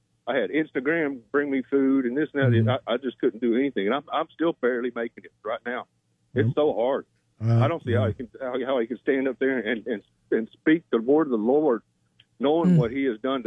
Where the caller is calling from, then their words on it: Freeport, Florida, United States; I'm from Freeport, Florida.